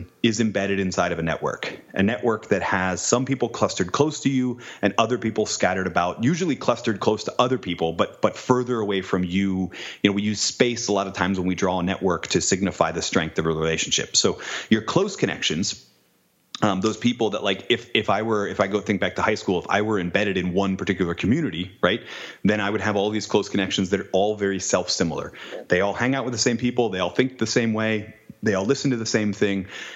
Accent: New England, United States; I think other than, so I grew up in New England.

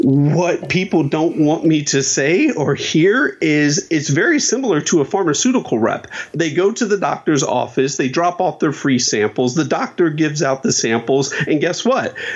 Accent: Dayton, Ohio, United States; I grew up in Dayton, Ohio, so winters were brutal.

